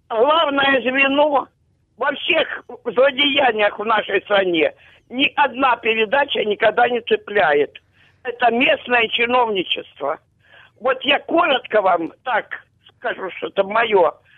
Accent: Donetsk, Donetsk Oblast, Ukraine; Я не из Крыма, но я из территории подконтрольной беженка из Донецка.

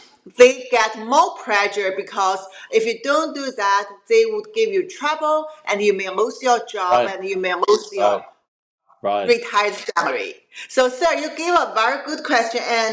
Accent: Qingdao, Shandong, China; English is a second language; My mom said the night she gave birth of me in a big public hospital in my hometown, Qingdao, there were another two ladies, also 20s, in the same ward.

